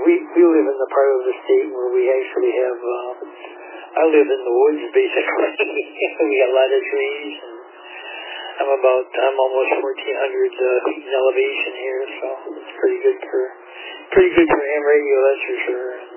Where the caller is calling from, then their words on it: South Wales, New York, United States; I'm in South Wales, New York, which is about 15 miles south of Buffalo.